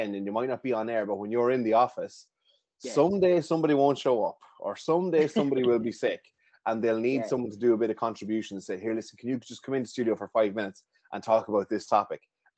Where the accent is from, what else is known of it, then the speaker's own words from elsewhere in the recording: Tullamore, Leinster, Ireland; I'm from Tullamore, and I would have grown up listening to, I grew up fighting with my parents in the car to put on iRadio.